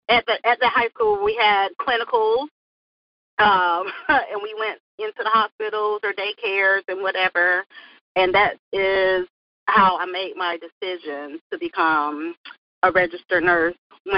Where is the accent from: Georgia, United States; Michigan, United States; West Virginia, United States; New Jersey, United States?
Georgia, United States; I'm from Georgia because I was raised in Georgia the majority of my life.